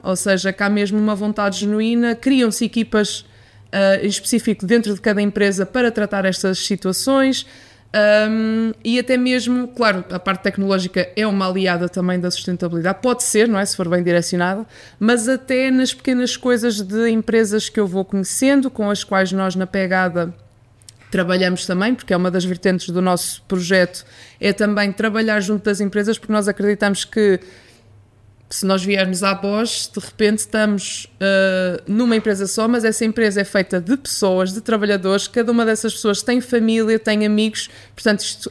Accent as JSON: {"language": "Portuguese", "region": "Minho", "country": "Portugal", "lives_now": "Lisbon, Portugal", "said": "Sou minhota, vivo em Lisboa já há muito tempo"}